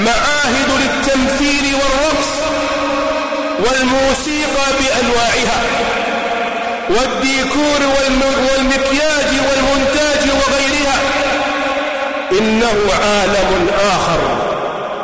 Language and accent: Arabic; Saudi Arabia; نحن في بلادنا المملكة العربية السعودية